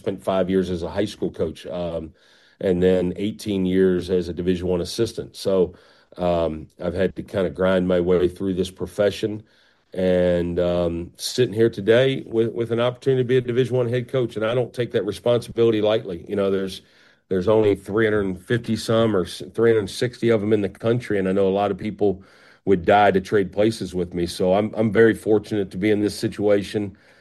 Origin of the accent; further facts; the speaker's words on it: Canton, Ohio, United States; I was blessed. I grew up in Canton, Ohio. I played for a great high school coach.